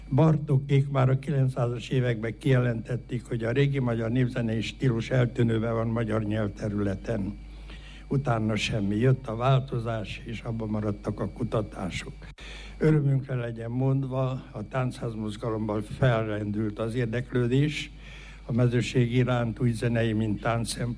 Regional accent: Transylvania, Romania; Hát én, mint mezőségi lévén kollégista voltam

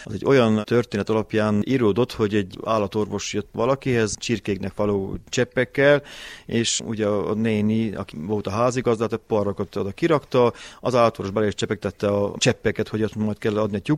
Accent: Orotva, Harghita, Romania; A gyerekkoromot itt nőttem fel, itt éltem minden jót meg, rengeteg élmény, csak akkor fontosnak tartottam, hogy népszerűsíteni Orotvát, mert egy kicsi kihaló falu

